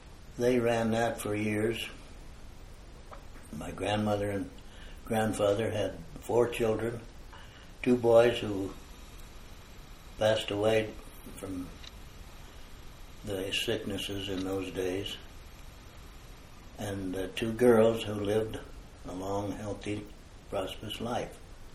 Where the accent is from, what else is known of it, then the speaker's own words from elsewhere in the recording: Denver, Colorado, United States; also born or lived in Salida, United States; I was born in Salida, and we stayed there until the smelter was closed down for about 3 years, then moved to Denver.